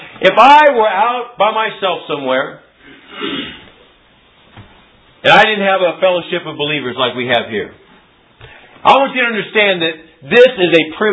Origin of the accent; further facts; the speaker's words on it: Albuquerque, New Mexico, United States; I was raised in Albuquerque. They were interested in the fact that I was raised in Albuquerque. I went to Manzano High School